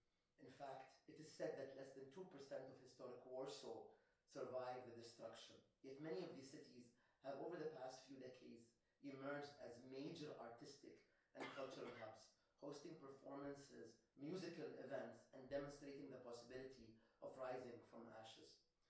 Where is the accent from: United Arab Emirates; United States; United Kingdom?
United Arab Emirates; Sharjah; Of course, I'm from Sharjah, so I'm going to begin with a Sharjah slide.